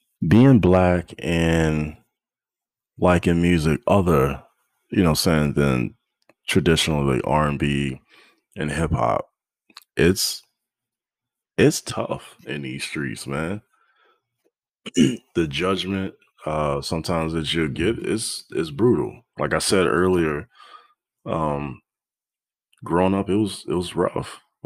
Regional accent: Texas, United States; where I grew up first in Texas, you know, going to an, you know, all black and brown school.

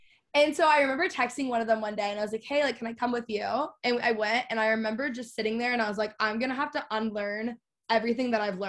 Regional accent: Texas, United States; also born or lived in Los Angeles; I grew up in Texas, so it's very like culturally Christian.

